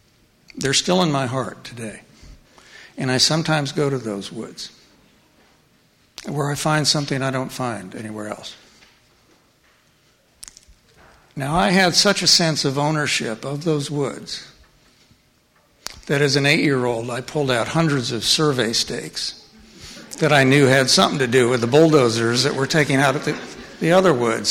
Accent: Raytown, Missouri, United States; I grew up in Raytown, Missouri, which is a suburb of Kansas City, Missouri, on the suburban edge.

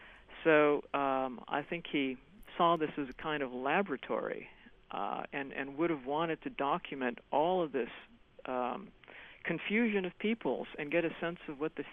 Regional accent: Ketchikan, Alaska, United States; born there; You mentioned that I was born in Ketchikan, and so I'm tracing Humboldt.

